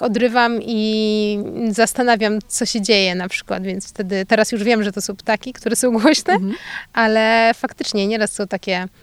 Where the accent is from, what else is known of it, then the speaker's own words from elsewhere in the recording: Ostrów Mazowiecka, Masovian Voivodeship, Poland; moved away as an adult; also born or lived in Wrocław; Pochodzę ze Ostrowi Mazowieckiej, z małego miasta na Mazowszu.